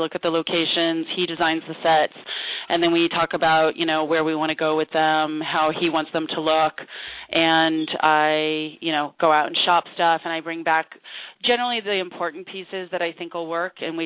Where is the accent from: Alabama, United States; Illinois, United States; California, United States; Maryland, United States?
California, United States; San Diego; I was born and raised in California.